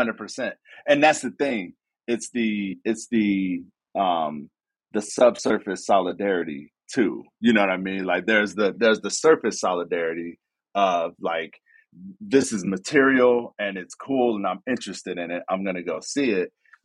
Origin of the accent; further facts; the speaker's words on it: Chicago, Illinois, United States; as a black nerd growing up in Chicago, dude, the homies on the block, they had the dope Jordan shoes on